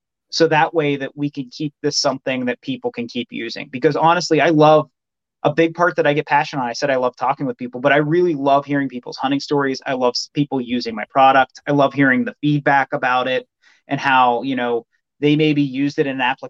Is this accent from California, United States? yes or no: no; Pennsylvania, United States; I grew up in Pennsylvania. My uncle has property there that I hunt on, and it was previously strip mined.